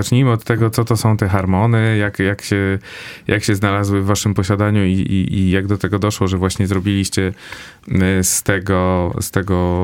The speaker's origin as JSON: {"language": "Polish", "region": "Silesian Voivodeship", "country": "Poland", "said": "ja sam jestem ze Śląska"}